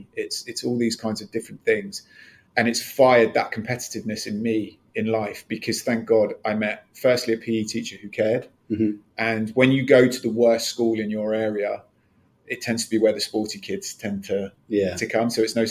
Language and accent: English; South West England, United Kingdom; down to Devon for a better life. And, you know, don't get me wrong, it's still where I deem home, where my accent's still very confused, and certainly why I support Plymouth.